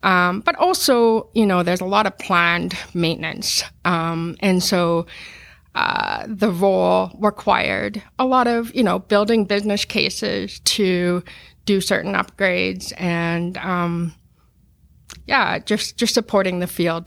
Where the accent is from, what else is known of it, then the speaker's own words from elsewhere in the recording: Regina, Saskatchewan, Canada; he knew I was from Regina